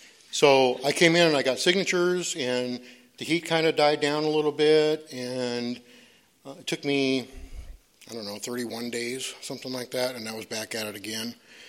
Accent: Minnesota, United States; born there; I was a little kid. I was born in Minnesota

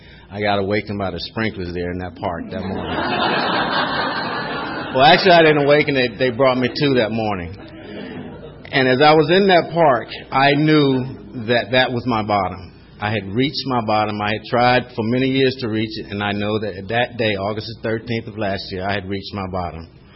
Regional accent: North Carolina, United States; also born or lived in New York City; I was born in New York City on that day, and it kind of spiraled downhill from there, you know. I didn't grow up in New York very long, but I moved down to North Carolina

